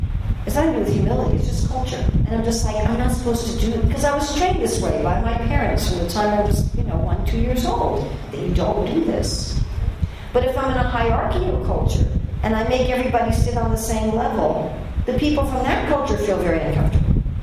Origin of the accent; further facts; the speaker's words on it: United States; So I'm from America, which is an egalitarian culture.